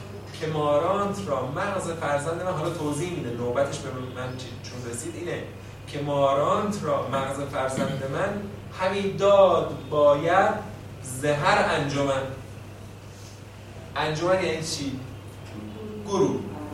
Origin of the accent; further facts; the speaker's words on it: Iran; یعنی ما ایرانیان چرا همه بلاها و بیچارگیایی که سر ما میاد، ما کی هستیم؟ ما مثلا ایرانی هستیم.